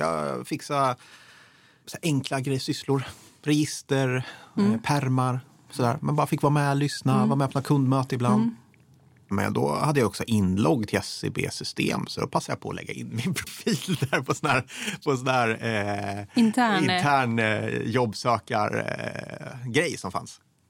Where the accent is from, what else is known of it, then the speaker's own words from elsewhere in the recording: Degerfors, Örebro County, Sweden; Och jag är uppvuxen i Degerfors, väldigt röd kommun, aktieintresset ganska begränsat.